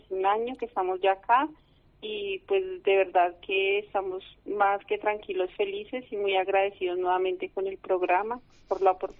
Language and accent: Spanish; Bogotá, Colombia; now in Spain; yo soy colombiana, vengo de la capital de Colombia, que es Bogotá. Llegué a España hace 2 años, y pues llegué a Cataluña por medio del programa de Micropoblas.